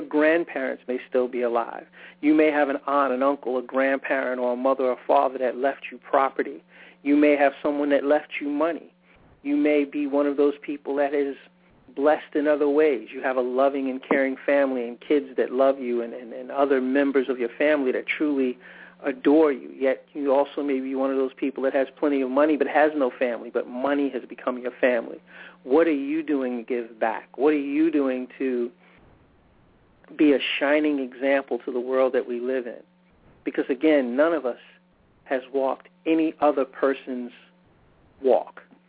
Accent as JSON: {"language": "English", "region": "New York", "country": "United States", "said": "We're originally from New York, so we're used to a lot of people and used to a lot of unusual things"}